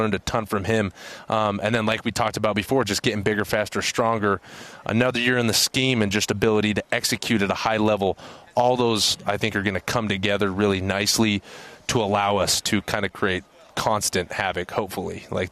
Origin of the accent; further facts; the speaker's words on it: Utah, United States; I was born in Utah, raised in Utah.